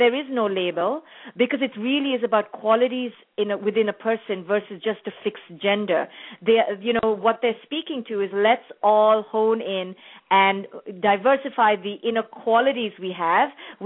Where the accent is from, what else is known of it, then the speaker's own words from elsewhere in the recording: India; I came from India, which is a heavily male-dominated society